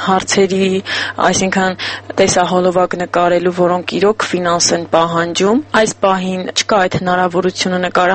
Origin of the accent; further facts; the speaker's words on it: Vanadzor, Lori, Armenia; born there; ծնունդով Հայաստանից եմ, իմ հայրական կողմը Թբիլիսը հայեր են, մայրական կողմս Մշեցի, բայց ես ծնվել եմ քաղաք Վանաձորում, գիրովական։